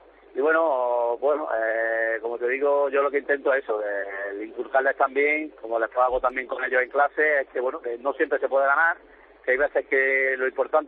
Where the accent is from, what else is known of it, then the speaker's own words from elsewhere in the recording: Guadix, Andalusia, Spain; crecí como persona a nivel personal allí en Guadix, y bueno, pues que allí en mi pueblo, donde pasé tanta hora y que, por supuesto, donde inicié toda mi trayectoria deportiva